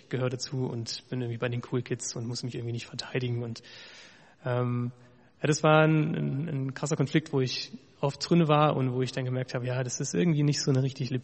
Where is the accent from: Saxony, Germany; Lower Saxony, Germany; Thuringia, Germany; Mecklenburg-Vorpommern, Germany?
Thuringia, Germany; weil im Gegensatz zum frommen Süden ist der Osten oder Thüringen, wo ich herkomme, da recht rar gesät, was Gemeinden angeht.